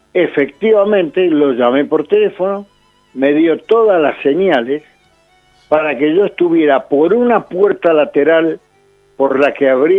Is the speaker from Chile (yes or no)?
no; Argentina; He viajado mucho para llegar hasta aquí. Yo vengo de la Argentina.